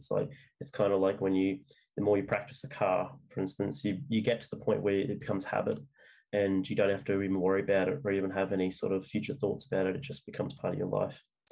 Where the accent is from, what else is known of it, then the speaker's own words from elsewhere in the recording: Australia; I'm Australian, so my pronunciation is probably quite different to American or even British English